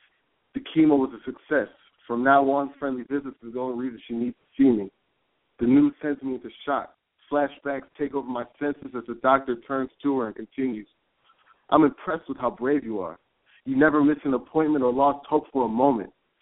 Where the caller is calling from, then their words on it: Chicago, Illinois, United States; I'm calling from Chicago.